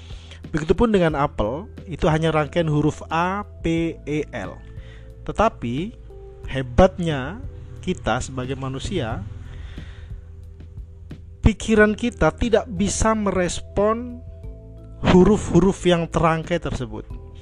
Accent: Surabaya, East Java, Indonesia; accent: medok; Saya dari Surabaya. Kelihatan bahasanya, logatnya masih mendok banget.

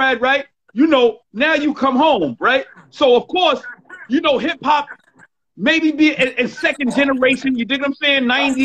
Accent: Bronx, New York, United States; And at that time, I'm from the Bronx.

